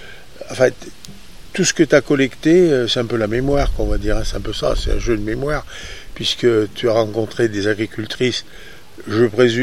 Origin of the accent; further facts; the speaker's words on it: Auvergne-Rhône-Alpes, France; On arrive chez nous, en Haute-Loire, même dans la Loire, on est plus sur de la petite exploitation